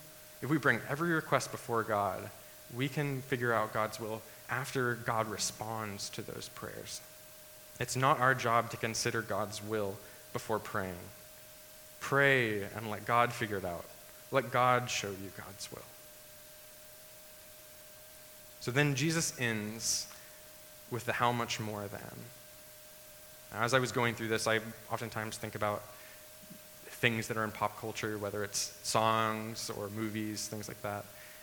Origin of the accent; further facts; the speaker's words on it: Industry, Illinois, United States; also born or lived in Texas, United States; I actually was born in Illinois. I was born in this little tiny town and grew up in this place called Industry. It was not industrial.